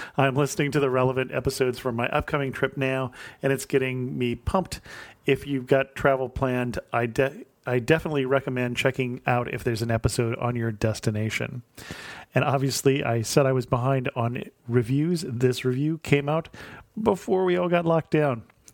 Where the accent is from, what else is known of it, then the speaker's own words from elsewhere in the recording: California, United States; I was doing blogging for 15 years before I started a blog about my home state of California.